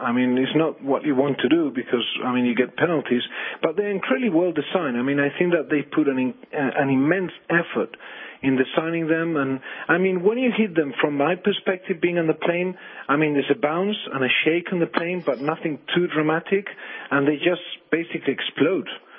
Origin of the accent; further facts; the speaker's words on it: Spain; I'm from Europe, from Spain